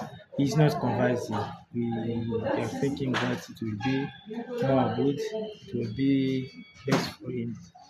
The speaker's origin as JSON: {"language": "English", "town": "Bunia", "region": "Ituri", "country": "DR Congo", "second_language": "English", "said": "from Congo. We came from Ituri, from Bunia town."}